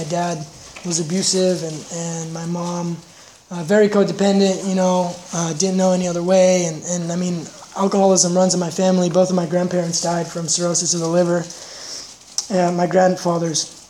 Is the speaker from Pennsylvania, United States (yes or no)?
no; Santa Barbara, California, United States; I'm from Santa Barbara, born and raised.